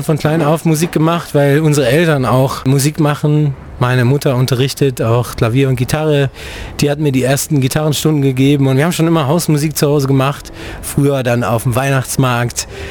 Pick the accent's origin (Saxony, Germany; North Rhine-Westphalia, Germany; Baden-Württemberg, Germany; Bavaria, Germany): North Rhine-Westphalia, Germany; Garbeck; wir kommen aus dem Sauerland. Wir kommen aus dem tiefsten Sauerland, aus dem kleinen Kaff. Wir kommen aus Garbeck, das gehört zu Balve. Das Einzige, was man in Balve kennen könnte, ist die Höhle.